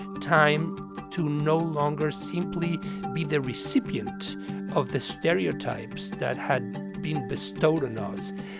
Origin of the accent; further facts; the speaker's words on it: Mexico; now in United States; I grew up in Mexico in the 60s and 70s